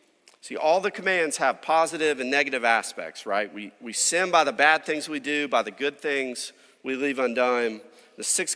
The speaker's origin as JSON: {"language": "English", "region": "Tennessee", "country": "United States", "said": "many of you know I'm from Tennessee, I'm a Volunteers fan."}